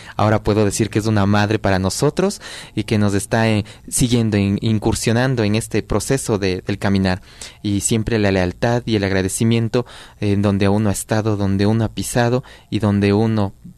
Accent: Ecuador; al momento de zapatear, al momento de bailar y al momento de decir somos de Ecuador.

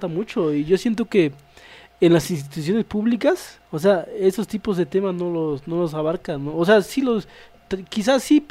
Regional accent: Oxchuc, Chiapas, Mexico; yo soy de Ochuc y hay, ya pasó como dos presidentas municipales.

